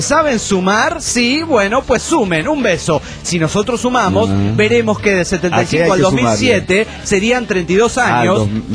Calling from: San Luis, Argentina; de San Luis, República Argentina.

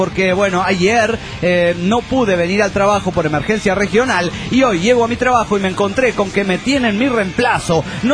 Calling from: Juliaca, Puno, Peru; de Juliaca, Perú.

